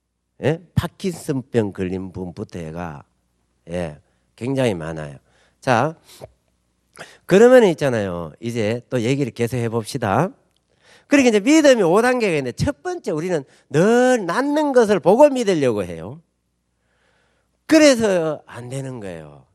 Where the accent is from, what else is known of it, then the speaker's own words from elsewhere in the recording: Gyeongsang, South Korea; 저 경상도 사람입니다.